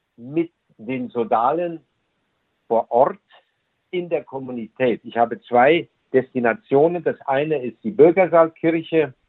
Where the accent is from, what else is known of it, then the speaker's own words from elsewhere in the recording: Rhineland-Palatinate, Germany; now in Munich, Germany; Ich komme nicht aus dieser Gegend, ich komme aus der Trierer Gegend. Da bin ich zu Hause bei Luxemburg, ja. Und seit 2005 bin ich nun hier in München tätig